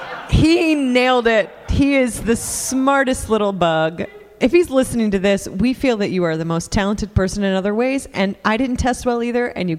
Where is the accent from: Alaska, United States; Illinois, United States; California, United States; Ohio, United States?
Ohio, United States; we had gifted and talented in where I grew up in Ohio